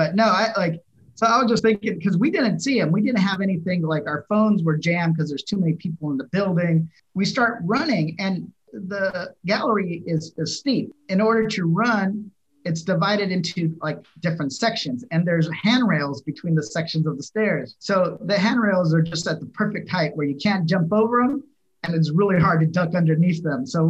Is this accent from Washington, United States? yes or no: no; Riverside, California, United States; I grew up in Riverside. I went to backyard parties where people get in fights and somebody would bust out a gun and everybody runs, right?